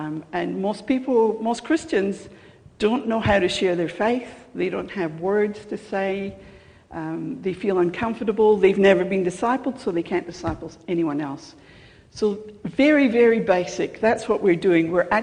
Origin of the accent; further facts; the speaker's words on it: Scotland, United Kingdom; moved away as an adult; also born or lived in England; now in Australia; I don't have an accent, but you have an accent. I was born in Scotland and lived there till I was 21 years old. And I married Dale in England 30-something years ago. And then we came out to Australia